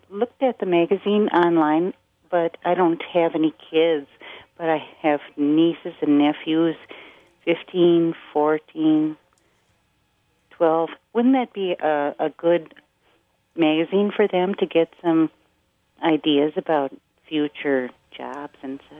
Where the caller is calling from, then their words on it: Ogdensburg, Wisconsin, United States; Ogdensburg, Wisconsin.